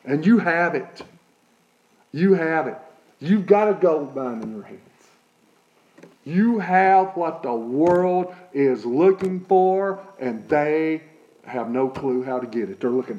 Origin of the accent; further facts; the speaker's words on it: Newport, Tennessee, United States; I could go back to my hometown when I was a teen, and there's some additions, but for the main part, you could sit me down in it, and I'd go, this is Newport.